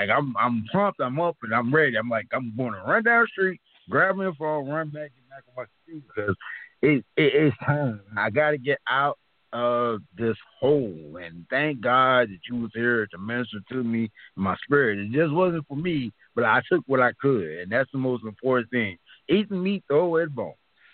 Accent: St. Louis, Missouri, United States; I'm from St. Louis, Missouri, so I'm very familiar with where you are.

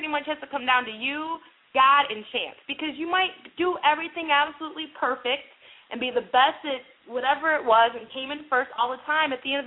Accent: Detroit, Michigan, United States; you actually had Herman Cain that went to my hometown. The definition of what liberalism does to people, Detroit, Michigan

